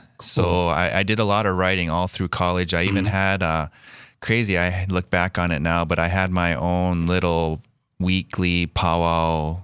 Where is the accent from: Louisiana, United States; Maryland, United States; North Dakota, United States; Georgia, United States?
North Dakota, United States; Bismarck; growing up in Bismarck, you talk about balancing out traditional values.